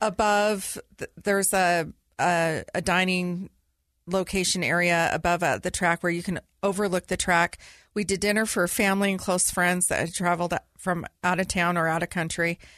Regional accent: California, United States; We're both from California. We love that plant

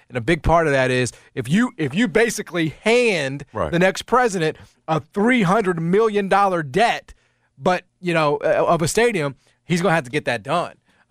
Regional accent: Memphis, Tennessee, United States; when I was a teenager, I was growing up in Memphis, and you know what happened?

